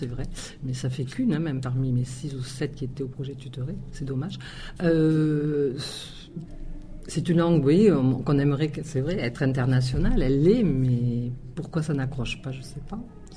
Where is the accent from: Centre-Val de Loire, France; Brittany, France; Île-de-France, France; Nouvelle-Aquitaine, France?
Nouvelle-Aquitaine, France; Villeneuve-sur-Lot; Il y a un monsieur qui est venu en troisième chez nous à Villeneuve-sur-Lot